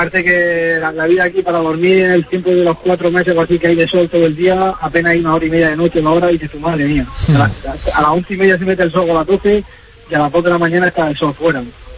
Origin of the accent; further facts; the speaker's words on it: Murcia, Region of Murcia, Spain; now in Iceland; Y yo que soy de Murcia, que estoy acostumbrado al calor y a las buenas cañas.